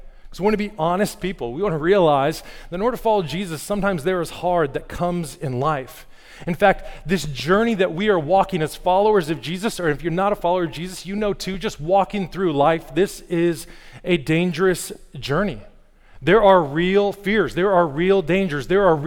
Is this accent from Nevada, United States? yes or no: yes; Las Vegas, Nevada, United States; I grew up in Las Vegas, and I remember trying out in high school for the football team in August in 113-degree heat.